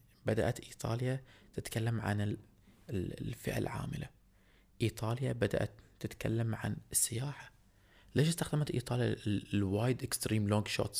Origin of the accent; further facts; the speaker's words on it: Bahrain; إن يا ريت يكون عندنا في البحرين